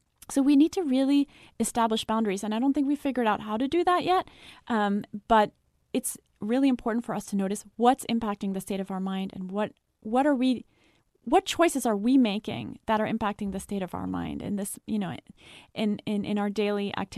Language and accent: English; Paris, Île-de-France, France; English is a second language; I'm from France.